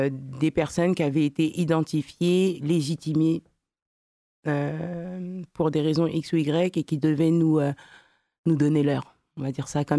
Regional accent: Sevran, Île-de-France, France; Nous, on est originaire de Sevran, donc on a grandi dans une Villepinte, Sevran et Tremblay. Donc moi, j'habitais à Villepinte

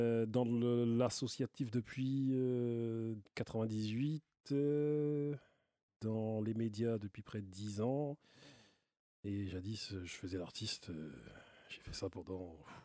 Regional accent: Grigny, Île-de-France, France; Famille sénégalaise, issue de Tambacounda au Sénégal. On a grandi à Grigny.

